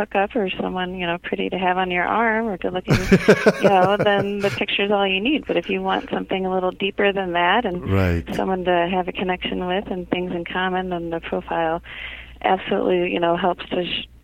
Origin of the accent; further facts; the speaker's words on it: St. Louis, Missouri, United States; now in Omaha, United States; I'm from St. Louis, go-karts.